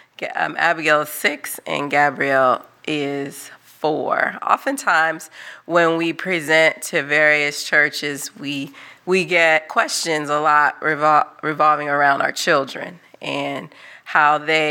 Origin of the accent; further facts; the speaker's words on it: Los Angeles, California, United States; moved away as an adult; now in Haiti; I grew up in the Los Angeles area my entire life. Never lived anywhere else until I moved to Haiti back in 2014.